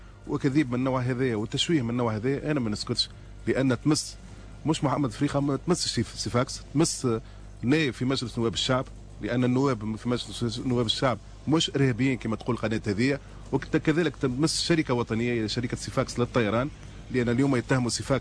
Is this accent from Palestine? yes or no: no; Tunisia; انا اول تونسي